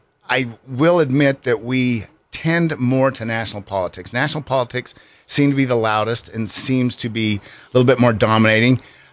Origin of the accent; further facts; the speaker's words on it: Rexburg, Idaho, United States; You know, I grew up in Rexburg, and so went up there, graduated from Rexburg, and then I headed down to Utah State.